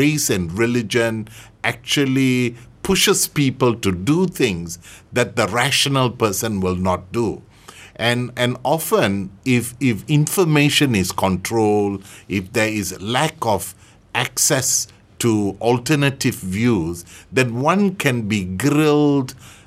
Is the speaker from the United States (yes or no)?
no; Banting, Selangor, Malaysia; when Tunku visited my hometown, and I was then 14 years old, he came to the Dewan Orang Ramai in Banting Town, next to the UMNO building, and my dad took me to this event.